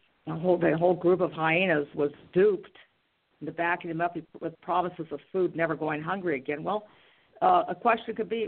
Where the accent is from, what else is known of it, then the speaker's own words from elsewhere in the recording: United States; now in Germany; I am American. I'm a federal employee, so I'm paid U.S. dollars. It's like a job in the States, except it's with on a military base in Germany.